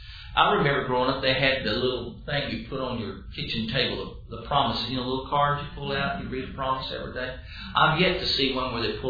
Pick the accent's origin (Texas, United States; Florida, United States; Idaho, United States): Texas, United States; Dallas; You know, when I was a child, I grew up in Dallas.